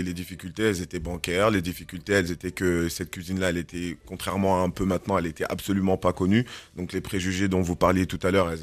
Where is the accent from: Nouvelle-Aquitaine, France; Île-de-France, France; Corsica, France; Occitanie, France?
Île-de-France, France; Paris; Moi, voilà, je suis né dans Paris 18e. J'ai grandi dans le 19e.